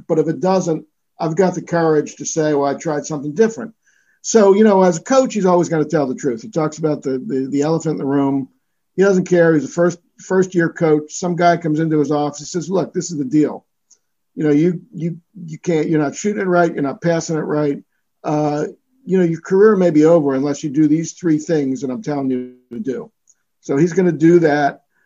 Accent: Philadelphia, Pennsylvania, United States; And I'm a Philadelphian, by the way.

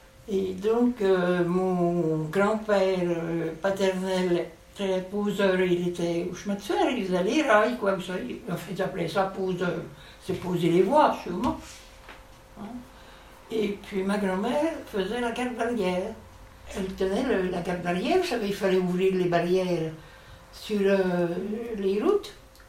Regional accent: Sully, France; born there; Je suis né à Sully, parce qu'à ce moment-là, on allait pour la maternité.

